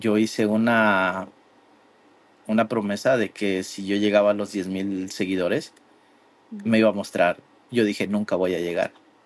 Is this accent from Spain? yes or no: no; Tamaulipas, Mexico; now in Arkansas, United States; Soy de Jaomabe, Tamaulipas, México. Y actualmente estoy viviendo en el estado de Arkansas, Estados Unidos.